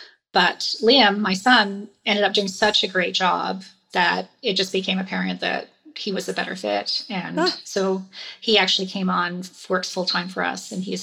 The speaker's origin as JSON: {"language": "English", "country": "Canada", "said": "I'm just Canadian."}